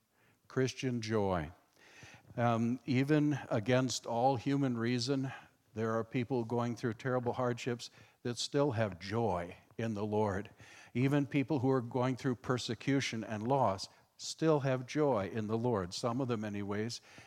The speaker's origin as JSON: {"language": "English", "town": "Marion", "region": "New York", "country": "United States", "said": "I'm from Marion, New York. I was a pastor there for 32 years at Second Reformed Church, which is now Faith Fellowship."}